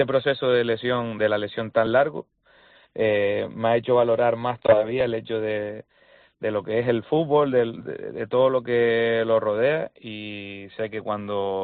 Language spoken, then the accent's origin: Spanish; Canary Islands, Spain; also born or lived in La Palma; Sí, nací en La Palma por circunstancias. Al final, mis abuelos en aquella época, cuando mi madre estaba embarazada, pues trabajaban en La Palma, pero somos todos de aquí, de Gran Canaria, del barrio de Sarte.